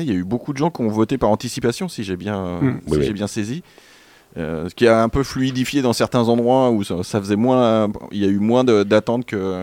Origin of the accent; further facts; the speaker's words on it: Auvergne-Rhône-Alpes, France; moi je viens d'un petit village de Haute-Savoie